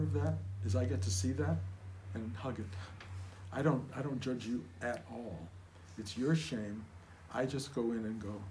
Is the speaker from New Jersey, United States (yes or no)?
no; Detroit, Michigan, United States; I'm a kid from Detroit with no promise of any particular kind